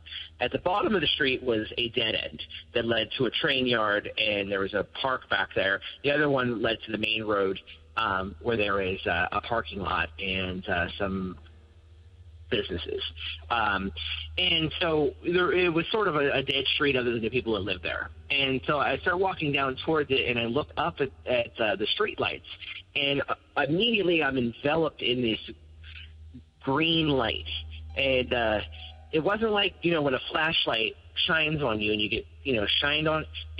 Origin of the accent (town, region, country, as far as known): Wall, Pennsylvania, United States; born or raised there